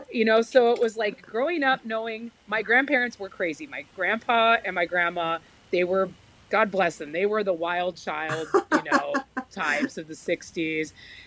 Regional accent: Garden Grove, California, United States; what's interesting about Orange County is like growing up in Garden Grove, it is like people outside of Orange County think that it's all like rich, white, fancy people that live in OC.

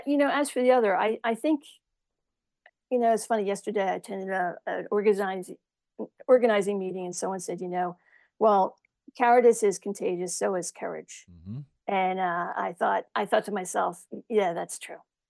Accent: New Jersey, United States; Yeah, I'm a Jersey girl.

